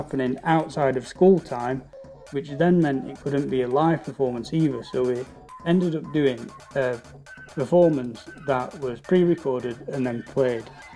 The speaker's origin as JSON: {"language": "English", "town": "Rotherham", "region": "Yorkshire and the Humber", "country": "United Kingdom", "said": "I'm an artist from Rotherham in the UK"}